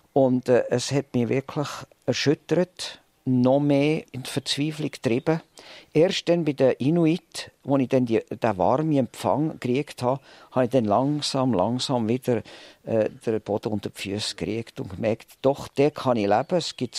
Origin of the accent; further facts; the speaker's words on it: Switzerland; Auf eine Art bin ich heimgekommen, bin ja zwar nicht hier geboren, auch die ersten Jahre nicht, aber ich spüre jetzt, ich bin ein Schweizer, kulturell, genetisch, egal wie, also bin ich hier daheim